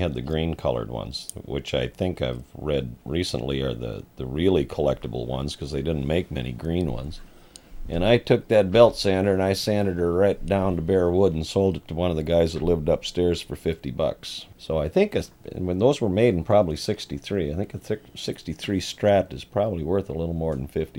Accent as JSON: {"language": "English", "town": "Bayport", "country": "United States", "said": "I got chosen because I was from Bayport and I could dance."}